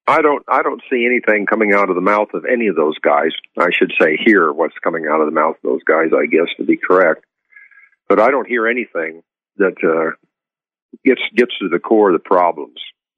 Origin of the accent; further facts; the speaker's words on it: Idaho, United States; And it's deploring that I'm from Idaho, and both of our senators voted for that bill.